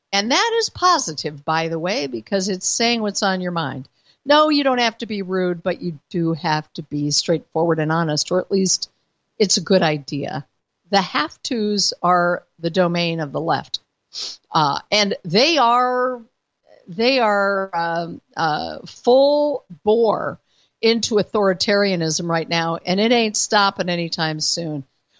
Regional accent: Denver, Colorado, United States; But we determined that even though my hometown is Denver, Colorado, I was born and raised there. My parents were natives of Denver, and I went away and came back.

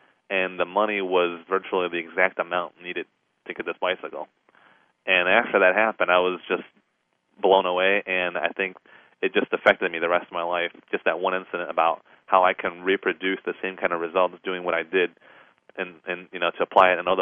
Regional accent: Chicago, Illinois, United States; and I'm actually not from Florida. I was raised in Illinois, Chicago, and the Chicagoland suburbs, and as we were growing up over there, we were immigrants from Taiwan

